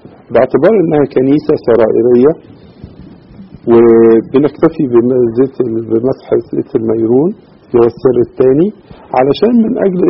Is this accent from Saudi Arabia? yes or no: no; Egypt; لكن عايز اقول لحضرتك ان في خبرة عندنا في مصر